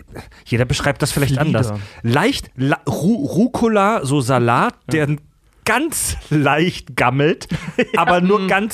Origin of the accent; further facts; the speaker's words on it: Pforzheim, Baden-Württemberg, Germany; In meiner Heimatstadt Pforzheim gibt es die Story auch